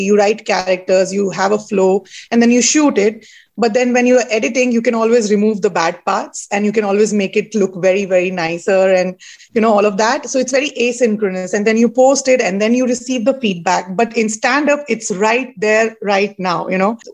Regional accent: Jammu and Kashmir, India; because I come from Jammu Kashmir, 20 minutes of my hour is political satire comedy because I come from that region

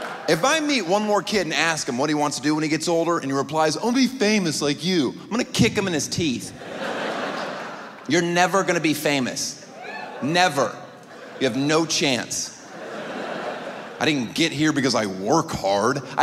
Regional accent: United States; Neither do I, because I'm American, I'm fucking stupid.

